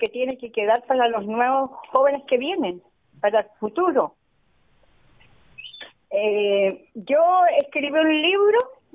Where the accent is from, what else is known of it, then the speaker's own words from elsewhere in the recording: Puringue Rico, Los Ríos, Chile; Yo soy de Puringue Rico, de la comuna de Mariquina, a el camino de Huin.